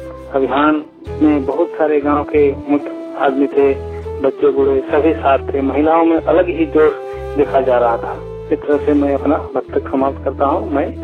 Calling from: Taranga, Jharkhand, India; ग्राम post तरंगा जिला बोकारो से बोल रहा हूँ।

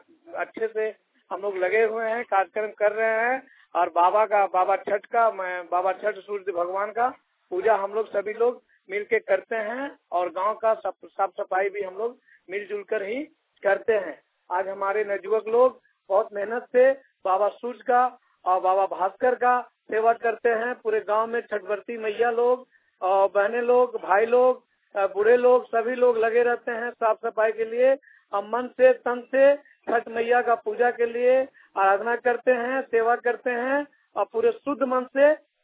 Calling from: Jharkhand, India; ग्राम खरवनी प्रखंड मछलिया जिला दुमका से बोल रहा हूँ।

